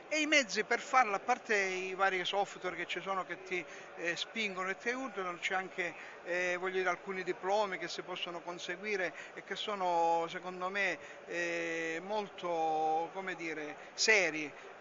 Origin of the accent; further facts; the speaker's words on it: Reggio Calabria, Calabria, Italy; Io sono di Reggio Calabria, però vivo per motivi familiari e di lavoro per 6 mesi qua a Lissone, Milano.